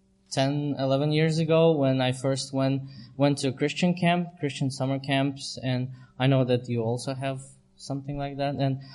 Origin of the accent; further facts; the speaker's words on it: Latvia; and I'm from Latvia. The capital of Latvia is Riga, right in the center.